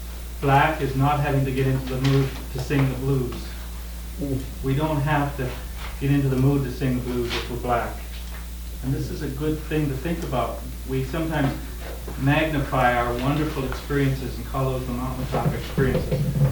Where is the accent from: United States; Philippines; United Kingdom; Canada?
Canada; I'm a Canadian. I don't have a lot of black brothers and sisters in my community